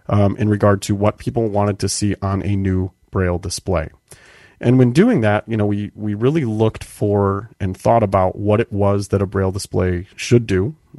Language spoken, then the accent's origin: English; Chicago, Illinois, United States; I am from Chicago, and I am in Chicago.